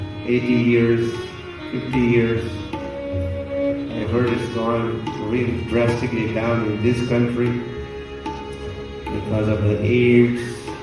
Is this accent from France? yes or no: yes; France; Sometimes devotees, yes, I'm from France. But even after saying it a few times, devotee begins thinking, am I really from France?